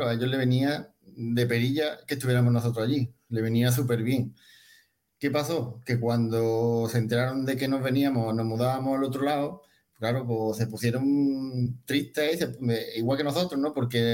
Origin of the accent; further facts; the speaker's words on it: Zahara, Andalusia, Spain; yo quería estarme aquí en Zahara porque hacía mi pueblo, me gusta mucho mi pueblo